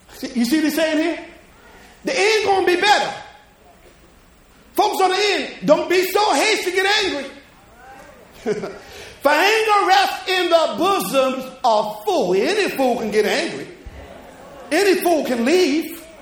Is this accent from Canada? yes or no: no; New Jersey, United States; He knew I was from New Jersey.